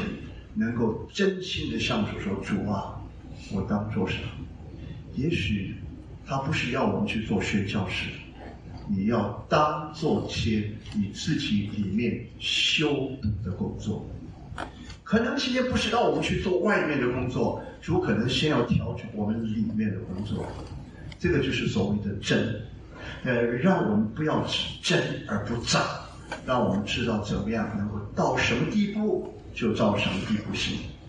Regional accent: Shanghai, China; now in Taiwan; 我过去刚刚到台湾的时候被台湾人欺负，你知道吗？那就是我们从上海搬到台湾

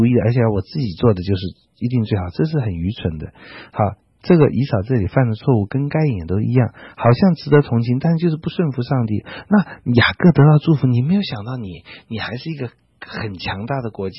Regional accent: China; 我觉得我们中国人或很多人就是天天要做第一

